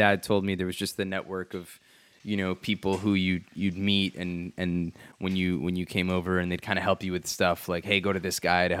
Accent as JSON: {"language": "English", "town": "Rutherford", "region": "New Jersey", "country": "United States", "tie": "born or raised there", "said": "I grew up in... It's really right outside New York, a town called Rutherford"}